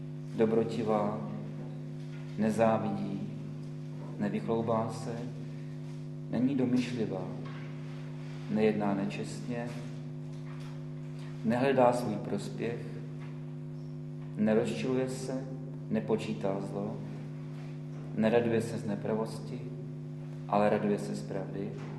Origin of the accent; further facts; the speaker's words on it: Nymburk, Central Bohemian Region, Czechia; jsem odsud z Nymburka, jsem vedoucí jednoho sboru tady ve městě.